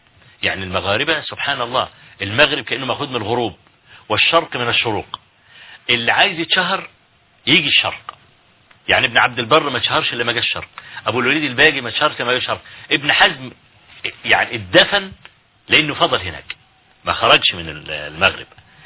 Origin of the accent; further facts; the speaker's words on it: Huwayn, Kafr El Sheikh Governorate, Egypt; حوين. يعني قرية قابعة كده في مركز تبع مركز الرياض في محافظة كفر الشيخ،